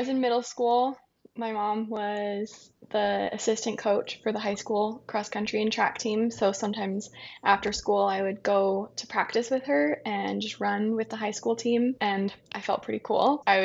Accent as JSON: {"language": "English", "region": "California", "country": "United States", "tie": "born or raised there", "also_born_or_lived": "Utah", "moved": "as an adult", "said": "So I grew up in Southern California. That's where I lived most of my childhood. And then after high school, I moved to Utah"}